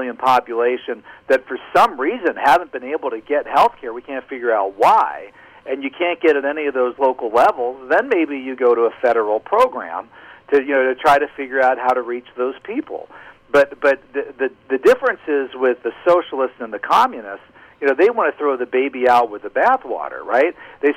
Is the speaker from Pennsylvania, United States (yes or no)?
yes; Pennsylvania, United States; Indiana, your home state, Pennsylvania, my home state